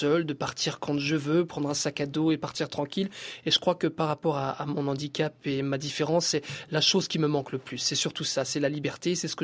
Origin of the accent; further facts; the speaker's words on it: France; Non, je suis français avant tout.